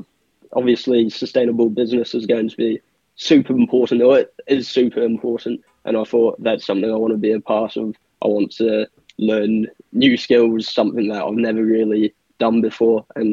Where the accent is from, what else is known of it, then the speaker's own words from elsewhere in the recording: Wellington, New Zealand; now in Dunedin, New Zealand; It's hard for me to sort of compare it to anything because it kind of just feels a bit bog standard, but I don't know. I enjoyed my childhood.